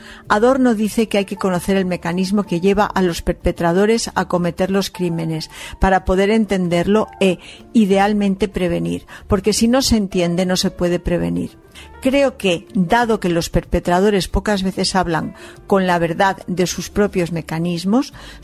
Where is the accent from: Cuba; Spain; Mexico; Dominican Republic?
Mexico; born there; Yo nací en México, 4 años después de que mis padres llegaran como exiliados políticos. Mi familia es de Chile.